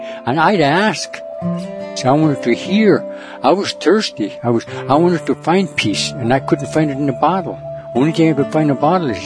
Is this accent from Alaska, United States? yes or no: yes; Egegik, Alaska, United States; I'm from Igik.